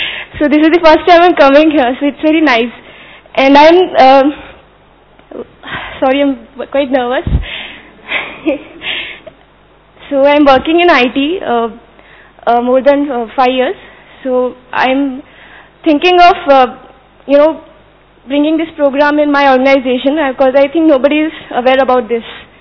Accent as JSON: {"language": "English", "region": "Rajasthan", "country": "India", "second_language": "English", "said": "I'm from Rajasthan only"}